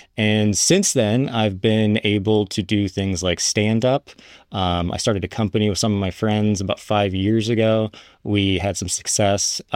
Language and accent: English; Florida, United States; now in Los Angeles, United States; I'm from Florida originally. I've been living in Los Angeles for probably the past 15 years.